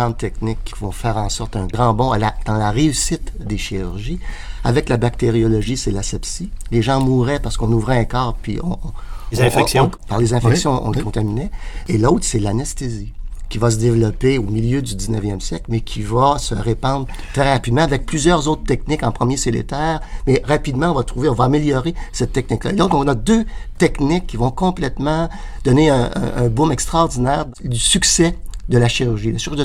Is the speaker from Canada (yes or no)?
yes; Canada; On est des Canadiens français.